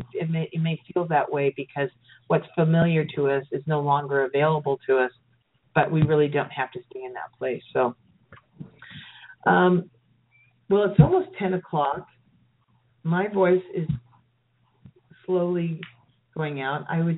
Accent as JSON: {"language": "English", "region": "California", "country": "United States", "said": "Sorry, that was my bad Louisiana accent. I'm a California girl, what can I say?"}